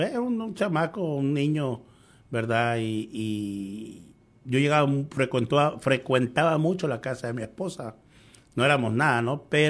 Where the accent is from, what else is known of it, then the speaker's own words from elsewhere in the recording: Acapulco, Guerrero, Mexico; Pero ahí crecí en Acapulco